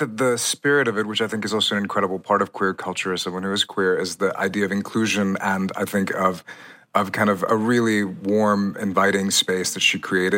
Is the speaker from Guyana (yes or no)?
no; Richmond, Virginia, United States; I grew up in Richmond, Virginia, where I listened to country radio.